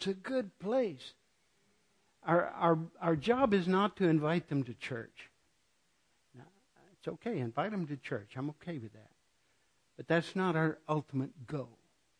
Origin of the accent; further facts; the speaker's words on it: New Mexico, United States; born there; I was born in New Mexico, and I was born into a church that really believed the Bible